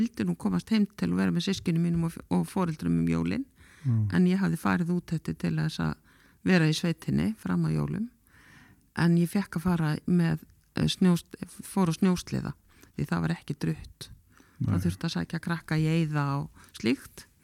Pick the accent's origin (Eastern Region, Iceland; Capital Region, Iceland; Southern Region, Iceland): Eastern Region, Iceland; Egilsstaðir; Ég fædd og uppalinn á Egilsstöðum, en ég var mjög mikið sveit út í Jökuls á Hlíð.